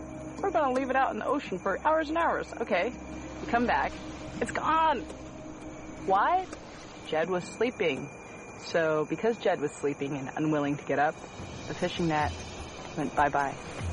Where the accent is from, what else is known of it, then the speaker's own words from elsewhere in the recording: Taiwan; I grew up partly in Taiwan.